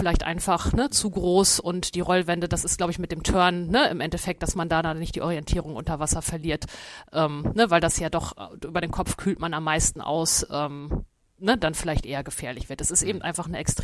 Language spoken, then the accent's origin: German; Löningen, Lower Saxony, Germany; Rollstuhltennis kannte ich damals nicht, ne, in diesem kleinen Ort in Löning, wo ich herkomme.